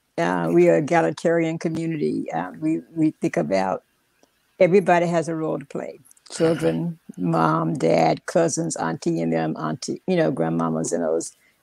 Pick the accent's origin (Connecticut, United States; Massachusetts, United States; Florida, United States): Florida, United States; Tallahassee; I come from Smoky Hollow, which is where Cascade Park is now, but that's where I was born. And at that time in the 40s